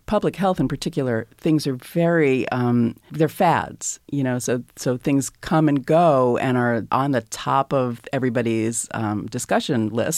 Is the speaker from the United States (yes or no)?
yes; Takoma Park, Maryland, United States; And I wasn't even from Baltimore. I was from Tacoma Park, Maryland, but that's okay.